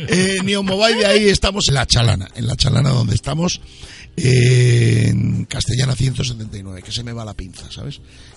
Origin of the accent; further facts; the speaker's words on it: Badajoz, Extremadura, Spain; en Badajoz, de donde yo soy.